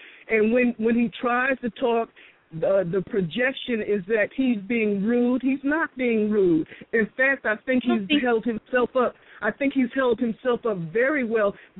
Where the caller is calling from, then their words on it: San Antonio, Texas, United States; I'm calling from San Antonio, Texas.